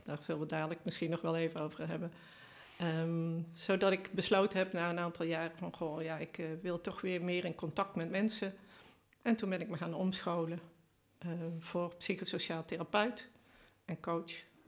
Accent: Oosterhout, North Brabant, Netherlands; Ik ben geboren en getogen in Oosterhout.

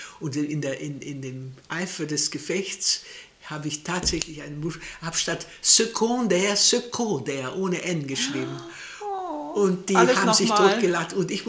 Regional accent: Germany; Da habe ich gesagt, nein, ich bin Deutsche.

